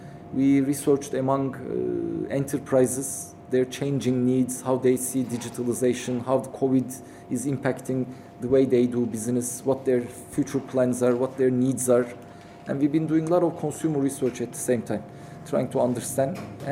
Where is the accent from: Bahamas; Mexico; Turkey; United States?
Turkey; English is a second language; now in Malaysia; I mean, I'm coming from Turkey. We are quite homogeneous. So when I came here, I never felt as a foreigner because so much diversity.